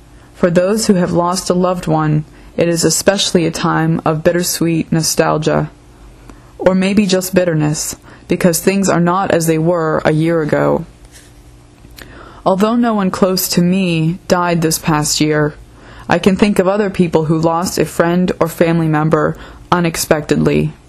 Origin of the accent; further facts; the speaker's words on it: Youngstown, Ohio, United States; I am a senior at Pittsburgh Theological Seminary, and my hometown is Youngstown, Ohio.